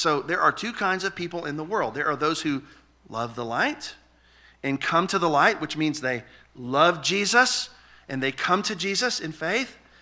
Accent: Louisiana, United States; You know, the cockroaches are really large where I'm from. I'm from Louisiana.

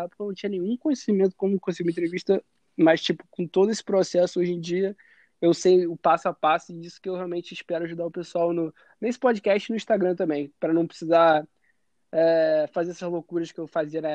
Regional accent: Rio de Janeiro, Brazil; Sou do Rio. Saí do Rio, peguei um busão só pra ver tua palestra.

